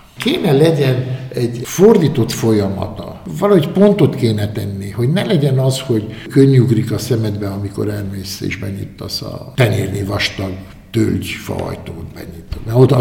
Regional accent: Bucharest, Romania; Bukarestbe születtem, magyar családba, magyarul beszéltünk otthon. Vakációk Vassáronberke, vagy Köpec, vagy Bukarest. Medgyesen kiskatonáskodtam, azóta Bukarestben élek, ismerem az országot, akár a tenyerem.

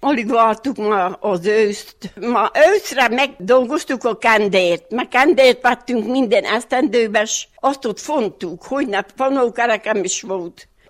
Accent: Maréfalva, Harghita, Romania; Maréfalvi. 35-ben születtem, 1935-ben, február 13.

